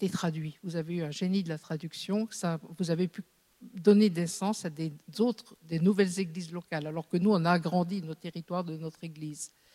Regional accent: France; Nous, on est français, on n'est pas très portés là-dessus

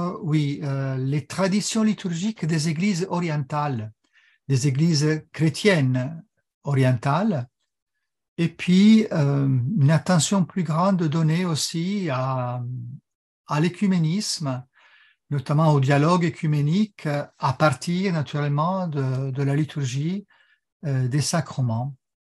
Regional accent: Turin, Piedmont, Italy; French is a second language; now in France; l'accent que vous entendez sûrement, je suis italien d'origine. Donc, ma région d'origine, c'est le Piémont. Je suis né à Turin. Et donc, je suis arrivé en France pour rentrer au monastère.

